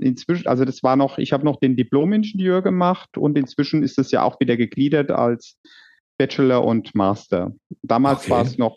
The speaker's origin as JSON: {"language": "German", "town": "Horweiler", "region": "Rhineland-Palatinate", "country": "Germany", "tie": "born or raised there", "said": "ich bin in Horweiler auch aufgewachsen, ja, genau. Also schon seit Kindesbeinen an lebe ich da, also auf dem gleichen Grundstück"}